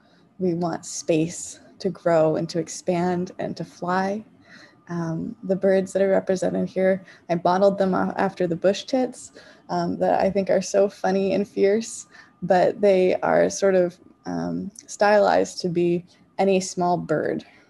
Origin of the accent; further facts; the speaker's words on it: New Hampshire, United States; I am a sculptor with a studio in Waltham, Massachusetts. I am originally from New Hampshire